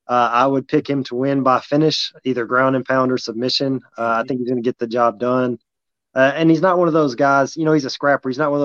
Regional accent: Tennessee, United States; He's another Tennessee kid. I'm from Tennessee.

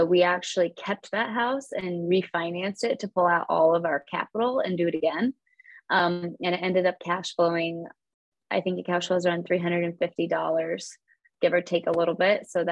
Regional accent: Iowa, United States; Another huge advantage to investing where I grew up in Iowa, is that I just have connections and I know people

